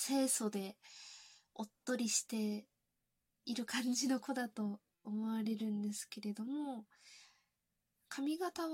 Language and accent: Japanese; Hokkaido, Japan; 出身は北海道です。今は北海道じゃないところに住んでいるんですけれども、方言で話すことは、何々だべさとか、そういう感じでは話さないんですけれども、